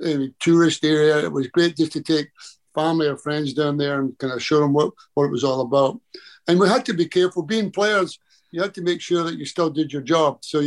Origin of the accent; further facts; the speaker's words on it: United Kingdom; And being a British player, most of the British players, they had people, family come and visit them. You know, people coming from England and coming from all over.